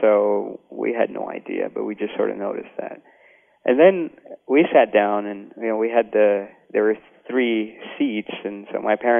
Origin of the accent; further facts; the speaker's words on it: Ahmedabad, Gujarat, India; born there; You know, we're a middle-class family in India. I was born in Ahmedabad, which is where Gandhi, for the large part, was settled in.